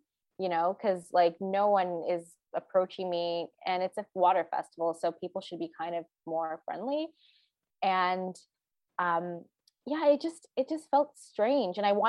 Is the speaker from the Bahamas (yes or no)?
no; Toronto, Ontario, Canada; when I grew up in Toronto